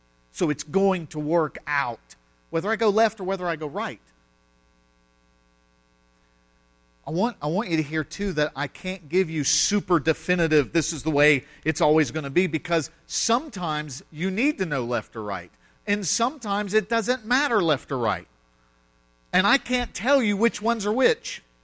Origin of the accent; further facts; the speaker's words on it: United States; I grew up in America where even the heathens could tell you about Noah and the ark.